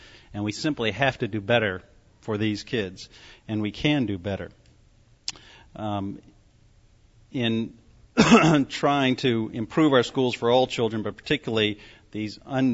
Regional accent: Charlottesville, Virginia, United States; And I even went to our public school systems. I was born and bred in Charlottesville.

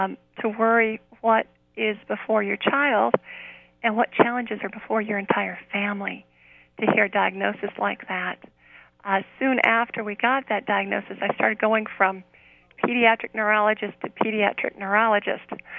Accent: Vienna, Virginia, United States; Well, I'm a Virginia native. I grew up in Vienna, Virginia.

